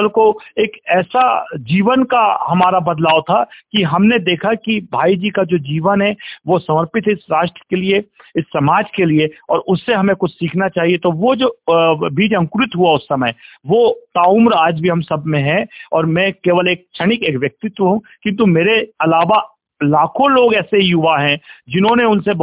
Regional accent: Chhindwara, Madhya Pradesh, India; हम छिंदवाड़ा से, मुझे आज भी याद है कि मैं कक्षा

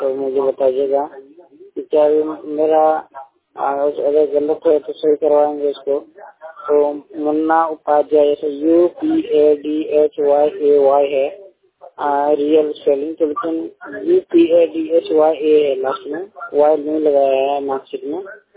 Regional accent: Jamui, Bihar, India; और मैं बिहार जमुई से हूँ।

